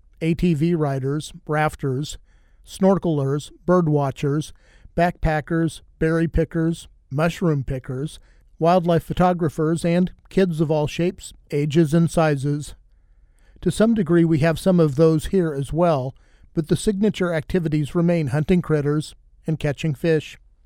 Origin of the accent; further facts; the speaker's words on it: Kansas, United States; In my home state of Kansas, during my youth, white-tailed deer were not very numerous